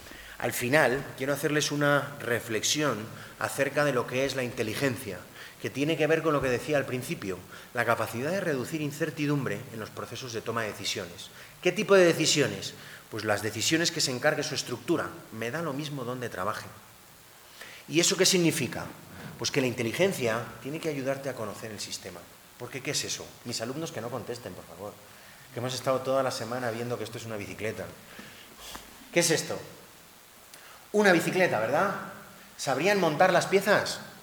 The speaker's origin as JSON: {"language": "Spanish", "country": "Spain", "said": "Una vez más, yo soy muy pesado, soy español."}